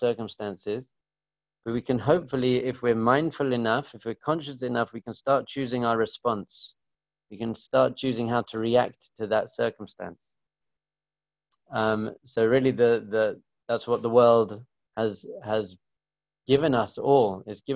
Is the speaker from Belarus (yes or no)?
no; England, United Kingdom; I grew up in England and I studied philosophy at Manchester University.